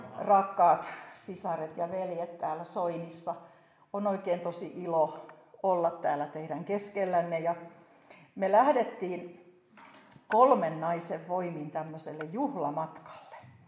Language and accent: Finnish; Ikaalinen, Pirkanmaa, Finland; Tosiaan minä olen Ikaalisista. Siellä olin 14, kun tulin uskoon. Ja minä en ollut uskovaisesta perheestä